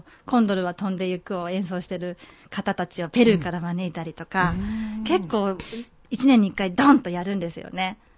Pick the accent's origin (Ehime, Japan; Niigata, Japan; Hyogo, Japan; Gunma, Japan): Niigata, Japan; Nagaoka; 私は、今は長岡市になりましたけど、長岡の寺泊出身です。